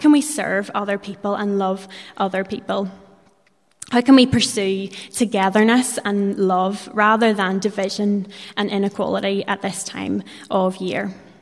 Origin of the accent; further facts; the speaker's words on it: Belfast, Northern Ireland, United Kingdom; I am from Belfast, as you can maybe tell. And my home church is Orangefield Presbyterian. I have grown up in Belfast, apart from a very brief stint in London. I'm back here and loving it.